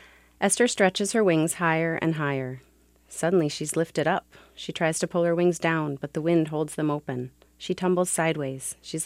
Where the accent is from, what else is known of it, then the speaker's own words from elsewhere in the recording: Forest Lake, Minnesota, United States; I'm from Forest Lake, Minnesota.